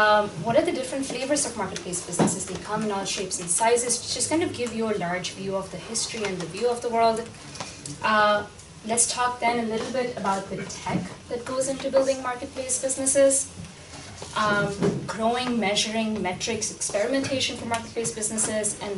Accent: Mumbai, Maharashtra, India; I am from Bombay, or now known as Mumbai in India. That's where I was born and brought up. So I went to Philadelphia to study computer science at Bryn Mawr College

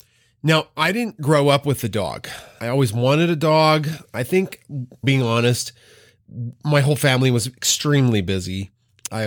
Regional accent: Canada; That's not necessarily something that me as a Canadian, I was ever taught to smash a disc

